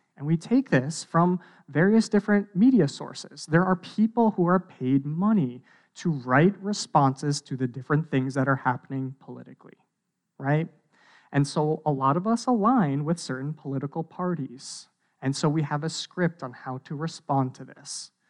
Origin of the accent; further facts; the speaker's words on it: New Jersey, United States; because I'm from New Jersey, so you automatically assume New Jersey, like, ultra liberal?